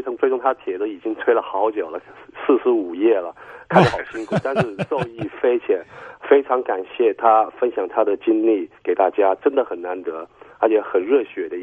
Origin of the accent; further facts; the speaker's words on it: Hsinchu, Taiwan; 我是来自新竹籍的网友，